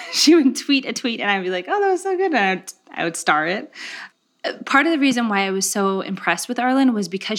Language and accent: English; Gilroy, California, United States; I grew up in Gilroy. Garlic capital of the world, shout out.